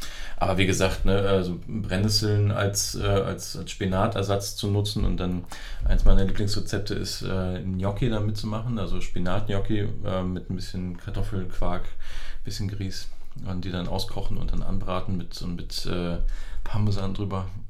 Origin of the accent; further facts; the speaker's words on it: Kassel, Hesse, Germany; born there; mein gebürtig komme ich aus Kassel